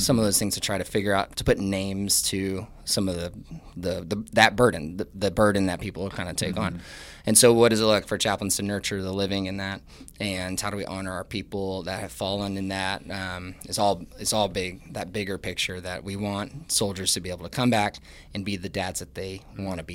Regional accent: Texas, United States; I grew up in Texas

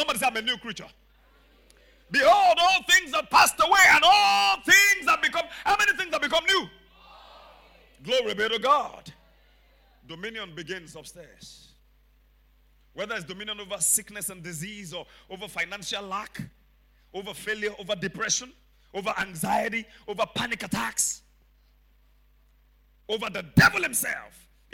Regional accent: Nigeria; I'm a fan of Shooting Stars Football Club, Ibadan, Nigeria. I'm a Nigerian man, and I support local, anything local.

